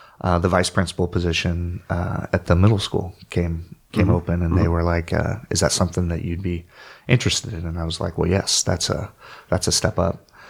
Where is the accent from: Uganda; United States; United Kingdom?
United States; Oregon; I grew up in Oregon and never been to Brookings before.